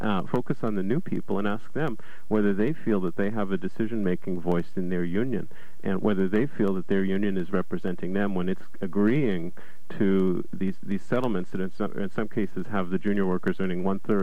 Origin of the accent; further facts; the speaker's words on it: Canada; now in United States; I'm from Canada, so, you know, I'm used to single payer and a big supporter.